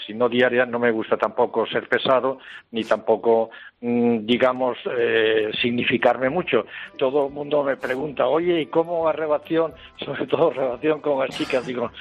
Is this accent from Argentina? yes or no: no; Llíria, Valencian Community, Spain; yo soy natural de Liria, la ciudad de la música